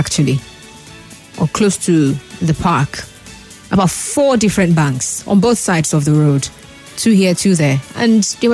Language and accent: English; Nigeria; I'm also a Nigerian like you.